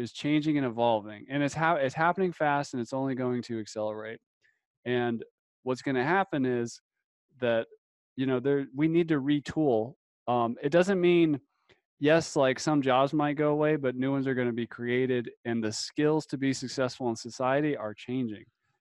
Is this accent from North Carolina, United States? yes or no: yes; North Carolina, United States; You know, I'm from North Carolina originally.